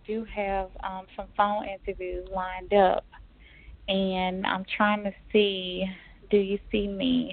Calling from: Mississippi, United States; I'm in Mississippi.

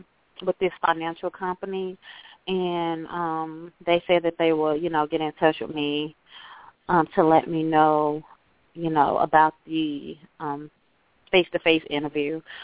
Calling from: Florida, United States; I'm in Florida.

